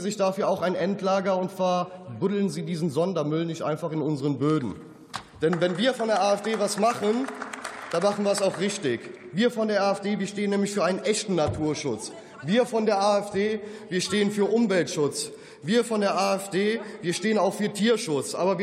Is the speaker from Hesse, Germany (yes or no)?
no; North Rhine-Westphalia, Germany; Und ich bleibe jetzt auch mal in Kölle. Bei uns im Rheinland wird das Wort Dröge, also Drüsch, erklärt